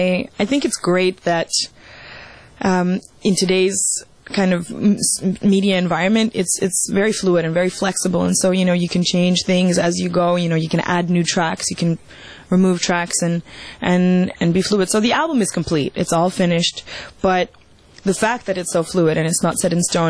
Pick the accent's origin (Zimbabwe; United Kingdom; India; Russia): Russia; Moscow; also born or lived in Australia; now in Miami, United States; Yeah, and those are vastly different places. You know, Russia is, I mean, Moscow